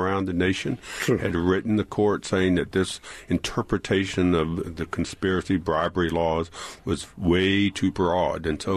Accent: the South, United States; accent: southern; I was trying to pronounce it with my southern accent.

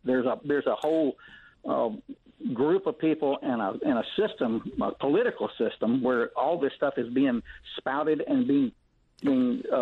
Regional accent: Southern United States, United States; I'm a Southerner and a conservative

